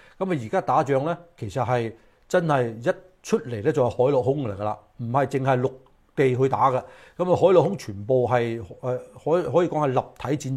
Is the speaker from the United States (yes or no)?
yes; United States; 我哋美國人